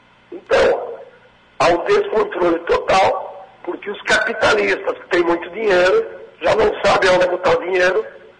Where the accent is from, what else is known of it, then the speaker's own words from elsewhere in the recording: Rio Grande do Sul, Brazil; lá na minha região, chamada Colonial Italiana do Rio Grande do Sul. Lá não tem latifúndio.